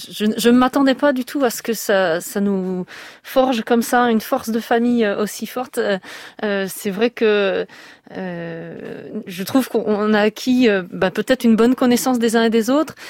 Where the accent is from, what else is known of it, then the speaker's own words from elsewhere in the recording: France; chez nous en France